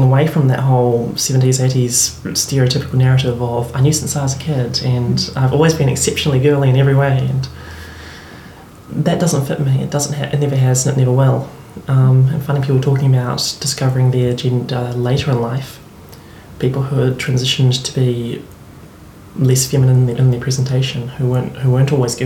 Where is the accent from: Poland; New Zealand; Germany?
New Zealand; Christchurch, Canterbury; I grew up here in Christchurch.